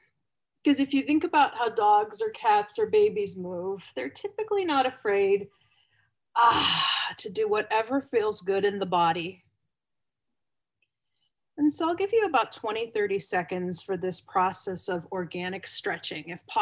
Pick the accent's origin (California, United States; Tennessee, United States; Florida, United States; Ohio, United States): Ohio, United States; Youngstown; So I'm joining you from Youngstown, Warren, Ohio area, which is about an hour south of Cleveland, for those of you who know US geography. I always like to say that the part of Ohio I'm from is the beginning of the middle.